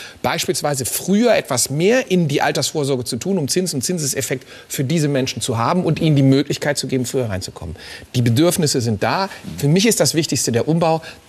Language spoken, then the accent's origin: German; Germany; Wir glauben oft als Deutsche, dass etwas sehr, sehr gut funktioniert